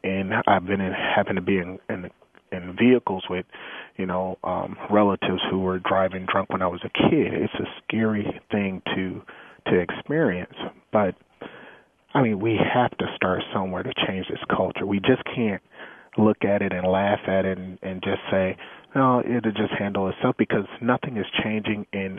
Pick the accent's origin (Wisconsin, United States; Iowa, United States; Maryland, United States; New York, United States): Wisconsin, United States; Milwaukee; we live in a culture, especially here in Milwaukee, where, you know, we grew up on Pabst and Miller and a lot of these Schlitz